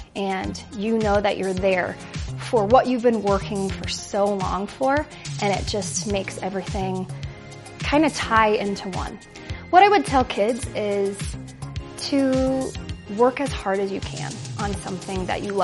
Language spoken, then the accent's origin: English; Littleton, Colorado, United States; This is my fifth season as a DBC, and I'm from Littleton, Colorado.